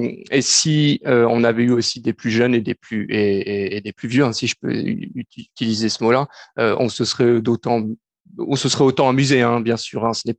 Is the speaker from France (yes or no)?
yes; France; now in Canada; en tant que Français, en tout cas le foot est tellement populaire pour nous dans notre pays